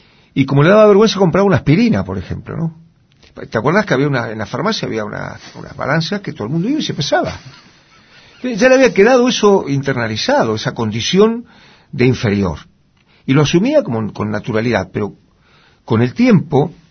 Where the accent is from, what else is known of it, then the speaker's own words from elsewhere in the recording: Bahía Blanca, Buenos Aires Province, Argentina; Donde yo vivía, en Villamitre, donde yo nací, era la mayoría de la gente era peronista, ¿no?